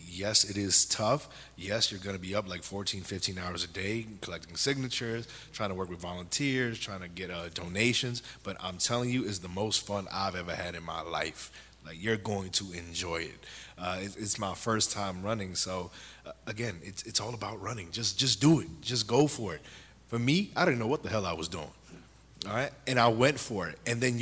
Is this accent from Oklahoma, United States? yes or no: no; Mount Vernon, New York, United States; also born or lived in Poughkeepsie; I grew up in Mount Vernon, New York, 3rd and 3rd Projects, then moved up to Poughkeepsie, in the town of Poughkeepsie, where things were a little bit better, but there was still some chaos there.